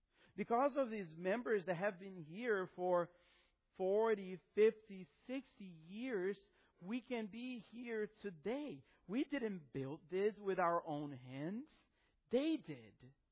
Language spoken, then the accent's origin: English; Florida, United States; Now, we're from Florida, right? So, we don't have mountains. If you see a mountain in Florida, beware.